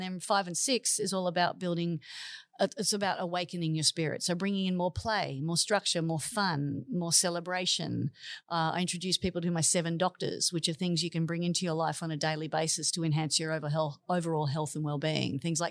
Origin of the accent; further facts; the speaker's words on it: Manly, New South Wales, Australia; because growing up in Manly, there was a lot of dream thieves in my life.